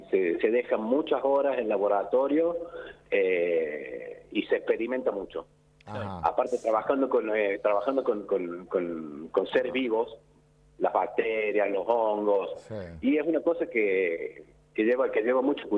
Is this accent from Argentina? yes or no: yes; Mendiolaza, Córdoba, Argentina; yo quiero volver a mi ciudad natal, que es Mendiolaza